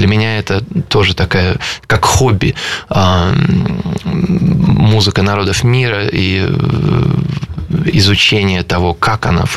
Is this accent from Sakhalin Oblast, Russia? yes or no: no; Saint Petersburg, Russia; я родился в Ленинграде, Петербурге, и с 5 лет я учился в школе десятилетки при консерватории на Театральной площади.